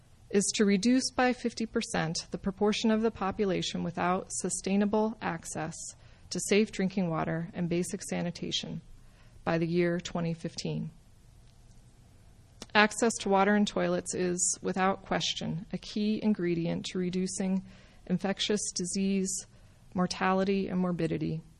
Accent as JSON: {"language": "English", "town": "Tucson", "region": "Arizona", "country": "United States", "tie": "born or raised there", "said": "The water supplies for Las Vegas, or my hometown of Tucson, would be two good examples of that in our country."}